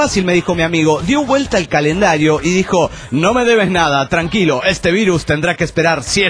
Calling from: Villa María, Córdoba, Argentina; Villa María también, que es provincia de Córdoba

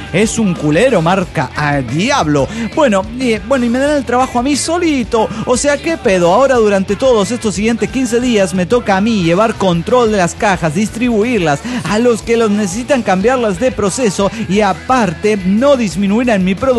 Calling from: Monterrey, Nuevo León, Mexico; de Monterrey.

